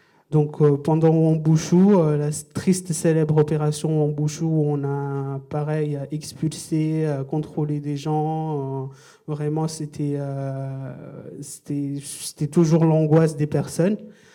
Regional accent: Comoros; born there; also born or lived in Mayotte; je suis né aux Comores, je n'ai pas la nationalité française, j'ai vécu à Mayotte

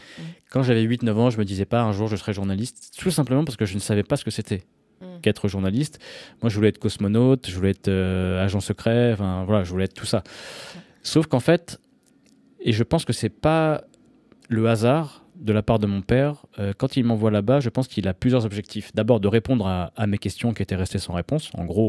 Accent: Paris, Île-de-France, France; born there; Moi je suis né l'année d'une catastrophe. C'est la guerre Iran-Irak en 80. Et je suis né à Paris avec cette quête identitaire autour de mes origines

